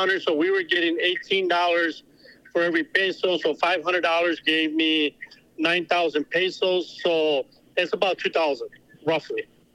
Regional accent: Texas, United States; because I'm from Texas, you know, our Spanish is a little bit different slang than what it is from Mexico.

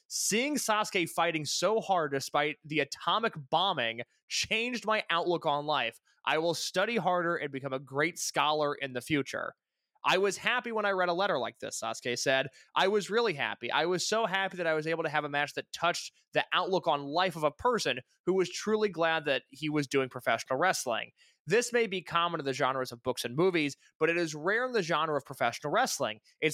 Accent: Morioka, Iwate, Japan; My hometown, Morioka, is the second largest city in the 6 Tohoku prefectures after Sendai

